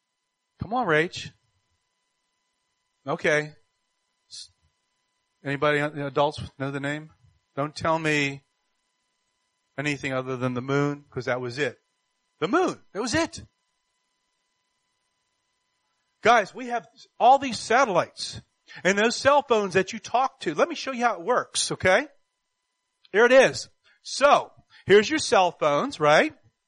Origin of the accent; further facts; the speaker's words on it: Pennsylvania, United States; Where I grew up in Pennsylvania, all the mansions are on top of the hill.